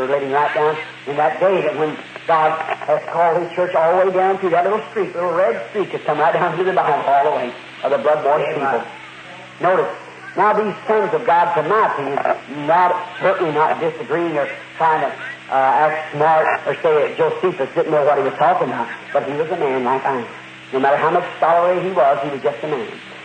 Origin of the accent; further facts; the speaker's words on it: United States; I'm an American. You know I am.